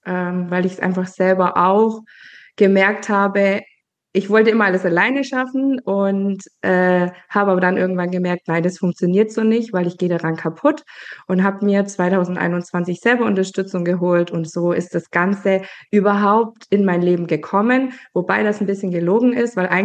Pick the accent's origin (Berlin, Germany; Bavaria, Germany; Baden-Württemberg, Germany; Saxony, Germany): Baden-Württemberg, Germany; ich bin 41 mittlerweile, habe 3 Kids, bin verheiratet, komme aus Baden-Württemberg